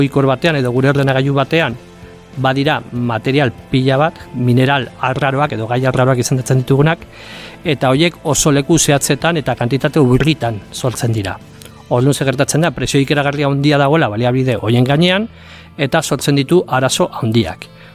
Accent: Pamplona, Navarre, Spain; Iruñekoa naiz, eta azkenengo 25 urte saritu izan naiz irakasle bezala Nafarroko Unibertsitate Publikoan.

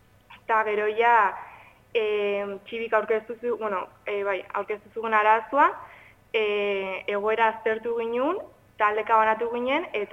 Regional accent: Doneztebe, Navarre, Spain; emedetzi urte txut, Donezukoa naiz

